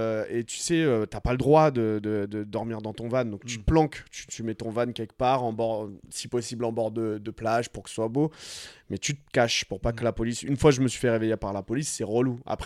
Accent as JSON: {"language": "French", "country": "France", "said": "je suis français, je suis en voyage"}